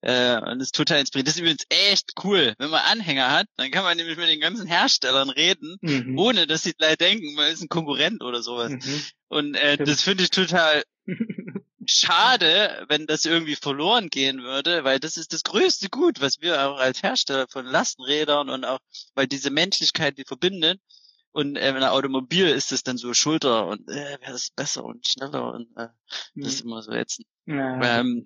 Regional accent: Zwickau, Saxony, Germany; now in Freiburg, Germany; hier ist tatsächlich viel wärmer, als wo ich herkomme. Ich komme eigentlich aus Zwickau. Da ist es schon immer gefühlt nochmal so 6-7 Grad kälter.

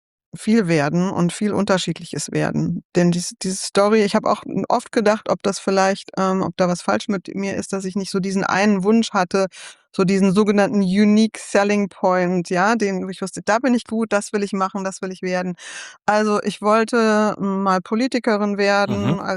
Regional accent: Neuss, North Rhine-Westphalia, Germany; Ich komme aus der fröhlichen Ecke, aus einer der fröhlichen Ecken Deutschlands, aus Neuss am Rhein.

